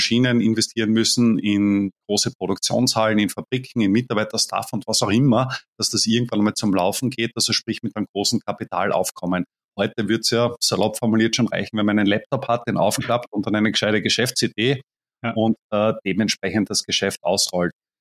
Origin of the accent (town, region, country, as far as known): Austria